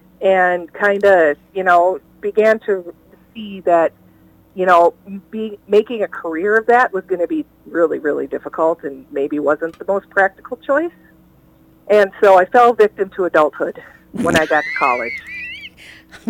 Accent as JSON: {"language": "English", "town": "Plymouth", "region": "Minnesota", "country": "United States", "tie": "born or raised there", "also_born_or_lived": "Williston, North Dakota", "said": "I grew up here in the Twin Cities in Plymouth, Minnesota, is where what I call home. I did spend a bit of my childhood out in Williston, North Dakota, most of my elementary school years"}